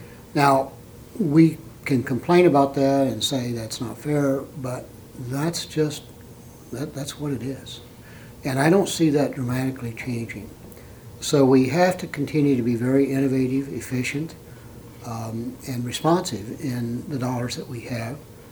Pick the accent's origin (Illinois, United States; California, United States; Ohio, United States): Illinois, United States; I've always been proud of the fact that I was from Southern Illinois